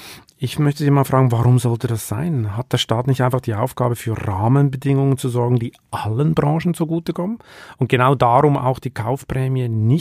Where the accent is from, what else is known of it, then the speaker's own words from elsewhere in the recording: Switzerland; Mich erinnert das total an meine Heimat, an das Schicksal der Schweizer Banken, oder?